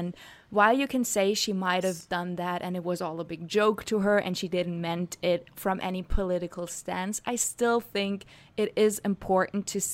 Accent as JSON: {"language": "English", "country": "Germany", "tie": "born or raised there", "second_language": "English", "said": "growing up in Germany, people always say"}